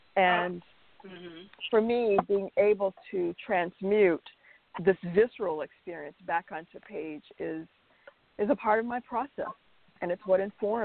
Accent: the South, United States; I have a deep connection as a Southerner to land.

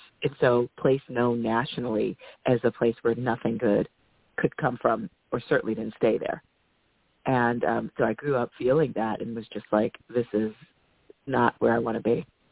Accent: Bronx, New York, United States; So I grew up in the 70s and the 80s, and so it was in the early part, it was absolutely the poster child for urban blight.

